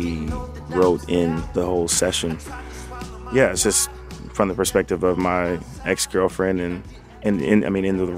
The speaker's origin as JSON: {"language": "English", "town": "Fort Worth", "region": "Texas", "country": "United States", "tie": "born or raised there", "also_born_or_lived": "Atlanta", "said": "I was born in Atlanta, Georgia. My family moved to Fort Worth, Texas in the early 90s. And I mean, I've been there ever since."}